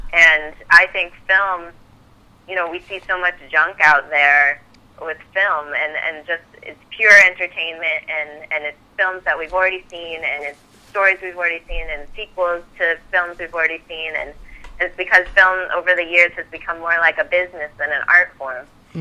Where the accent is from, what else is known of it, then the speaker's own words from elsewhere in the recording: Fairfield, United States; growing up in Fairfield was, you know, a wonderful place to grow up